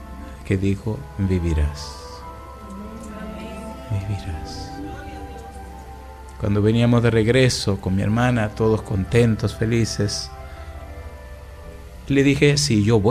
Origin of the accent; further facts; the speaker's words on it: Dominican Republic; En ese tiempo el aeropuerto de las Américas en mi país era hace mucho de eso.